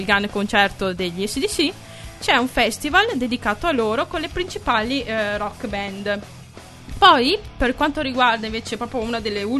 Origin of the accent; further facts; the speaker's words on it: Vicenza, Veneto, Italy; soprattutto per me che sono vicentina, come se non si fosse già sentito dall'accento